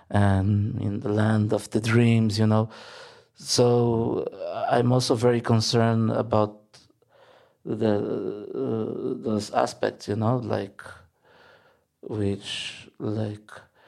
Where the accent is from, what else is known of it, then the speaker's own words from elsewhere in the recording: Luanda, Luanda Province, Angola; English is a second language; I grew up in Luanda, in a city where every time you're having a conversation, people are having a conversation, no matter what the issue would be about